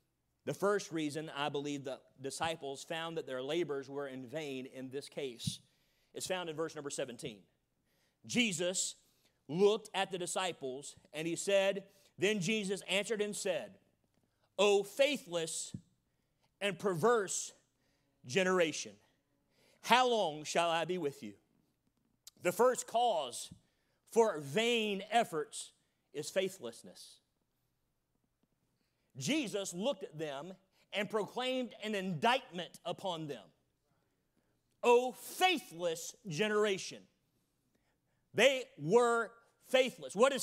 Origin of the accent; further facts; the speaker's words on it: the South, United States; I told you I was from the South.